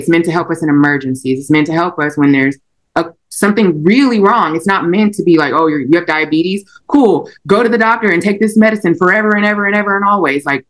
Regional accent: Tulsa, Oklahoma, United States; Like, I'm from Tulsa, Oklahoma.

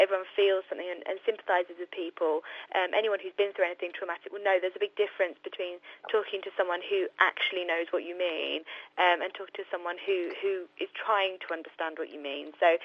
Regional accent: East of England, United Kingdom; I'm from Hertfordshire, but we moved to Cambridge a couple of years ago and we've recently moved back down.

